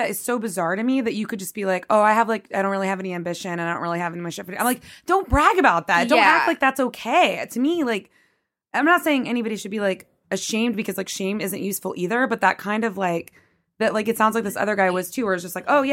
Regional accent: the South, United States; I'm from the South

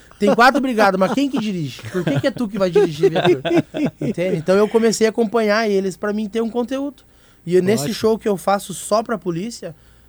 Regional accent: Porto Alegre, Rio Grande do Sul, Brazil; accent: Porto Alegre; o sotaque de Porto, né?

